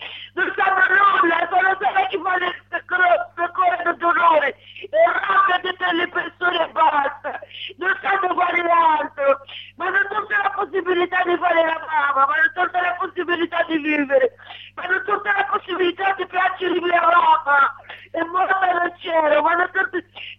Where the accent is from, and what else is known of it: Tunis, Tunis Governorate, Tunisia; Italian is a second language; moved away as an adult; now in Italy